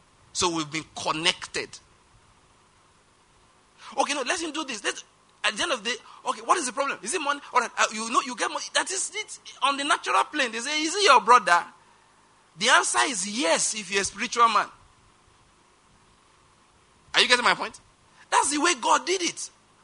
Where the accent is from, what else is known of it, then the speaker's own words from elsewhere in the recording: Ondo, Nigeria; I'm from Mondo State. My father was from Owo. My mother from the same place.